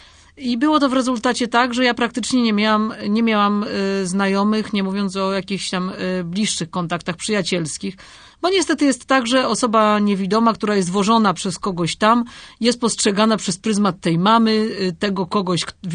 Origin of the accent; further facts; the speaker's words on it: Kielce, Świętokrzyskie Voivodeship, Poland; Nie, pochodzę z Kielc.